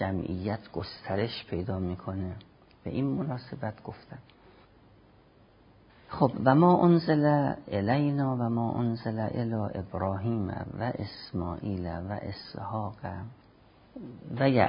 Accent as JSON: {"language": "Persian", "country": "Iran", "said": "ما ایرانی هستیم،"}